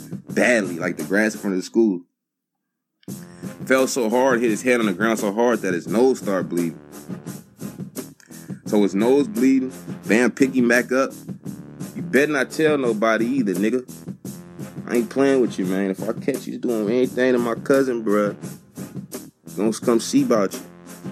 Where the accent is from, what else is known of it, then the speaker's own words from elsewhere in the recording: California, United States; Cause I talk proper, I'm from California, so it was weird to them. You know what I'm saying? I talk super proper. Why you talk like that, boy? I said, I'm not from here.